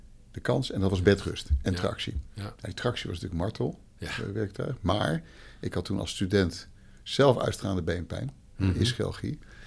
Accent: Netherlands; Dat we gewoon dat als Nederlanders weer inbrengen.

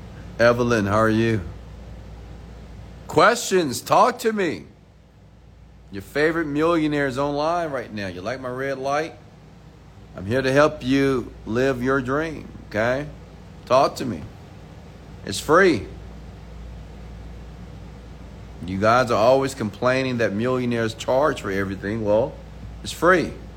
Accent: Houston, Texas, United States; now in Medellin, Colombia; I'm from Houston, Texas, but I'm currently in Medellin, Colombia.

